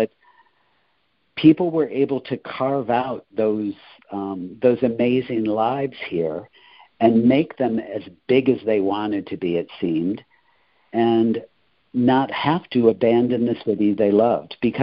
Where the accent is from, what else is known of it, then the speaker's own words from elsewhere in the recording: Rockford, Illinois, United States; You know, they'll say they're a Chicagoan like me, but I'm actually from Rockford.